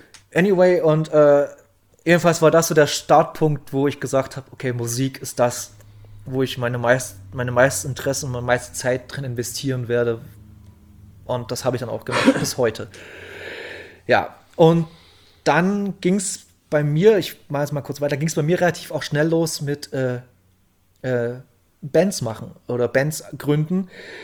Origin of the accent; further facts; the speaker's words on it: eastern Germany, Germany; Nee, weil ich bin halt hier im Osten groß geworden